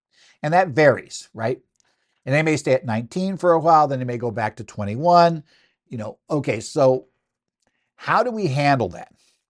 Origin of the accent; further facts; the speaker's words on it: Arizona, United States; including my home state of Arizona, right?